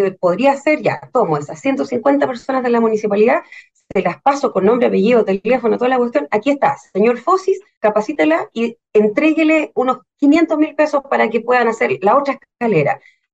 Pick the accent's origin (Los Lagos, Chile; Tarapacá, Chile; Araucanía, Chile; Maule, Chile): Los Lagos, Chile; Osorno; ¿Por qué eras tú Puerto Montt si yo soy de Osorno?